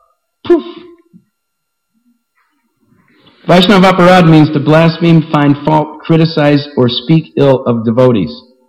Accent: Ireland; because I'm Irish and I got all kinds of whacked out false ego, stupid stuff

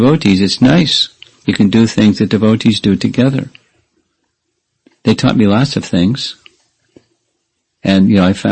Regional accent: United States; In my case, I grew up in America, and I didn't have any devotee kids to grow up with.

